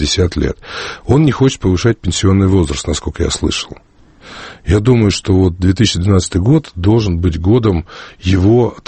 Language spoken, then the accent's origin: Russian; Nizhny Novgorod, Nizhny Novgorod Oblast, Russia; я сам из Нижнего Новгорода, и там Новый год собираюсь провести.